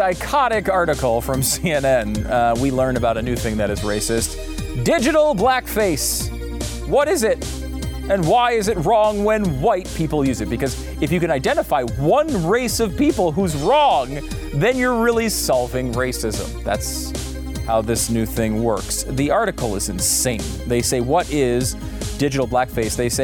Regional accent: United States; as an American, a lifelong Toronto Blue Jays fan as an American

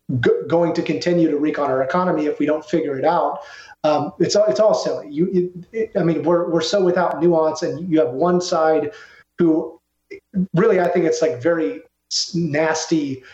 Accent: Texas, United States; I've been really happy as a Texan

